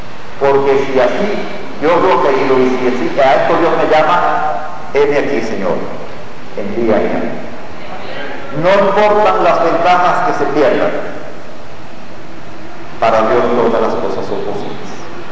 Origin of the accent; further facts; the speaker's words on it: Cuba; Como ya ustedes conocen, soy ciudadano cubano